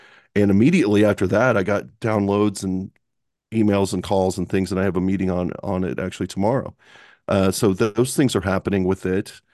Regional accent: Kansas City, Missouri, United States; Right, I'm from Kansas City.

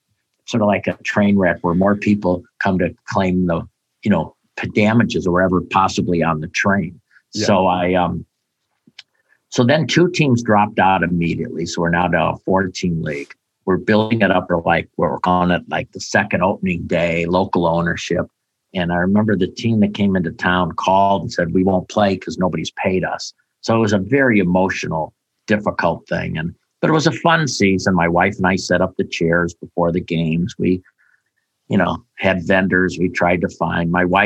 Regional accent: Illinois, United States; Now, I grew up outside Chicago, so I didn't know a lot about minor league baseball

